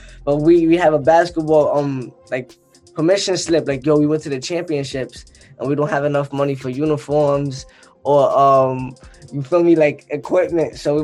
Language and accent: English; Brooklyn, New York, United States; Me, I'm from Crown Heights, Franklin Ave, Park Place to be specific, by the shuttle train. So, I mean, around the time I grew up in that neighborhood, and even still to this day, people were getting killed